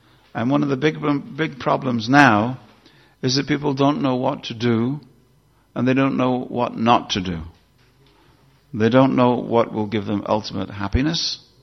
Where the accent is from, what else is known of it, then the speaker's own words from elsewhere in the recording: London, United Kingdom; This is my wife, Guru Charana Padma. We are from London, the city of passion, the city of false ego